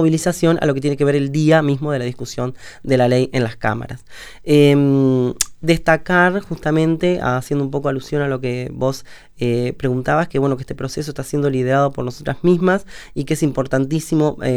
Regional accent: Uruguay; pero también como sociedad uruguaya, tenemos un gran desafío por delante

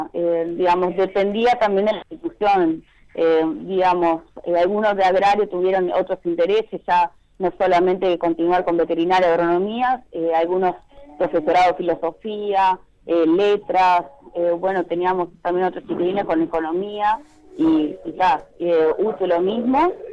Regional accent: Guichón, Paysandú, Uruguay; yo soy de Guichón.

